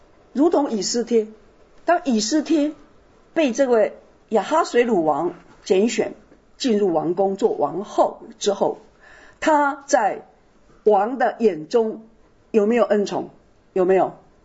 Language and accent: Chinese; Taiwan; 我们从台湾来的人如果姓陈